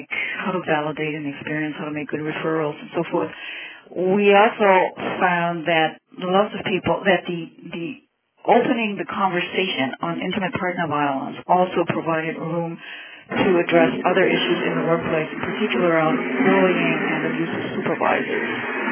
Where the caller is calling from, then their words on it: Maine, United States; I'm calling from the University of Maine.